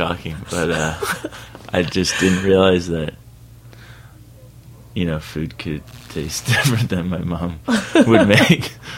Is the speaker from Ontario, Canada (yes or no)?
no; Dartmouth, Nova Scotia, Canada; I grew up in Dartmouth, Nova Scotia, a small place up there above Maine